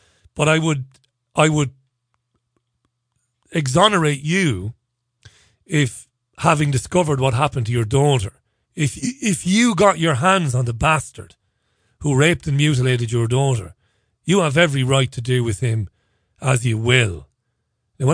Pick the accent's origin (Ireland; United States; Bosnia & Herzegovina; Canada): Ireland; he was fascinated by my interest in capital punishment as an Irish guy.